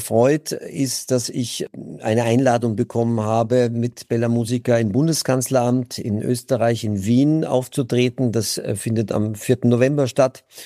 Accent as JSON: {"language": "German", "town": "Würzburg", "region": "Bavaria", "country": "Germany", "tie": "born there", "said": "Ich bin gebürtig aus Würzburg"}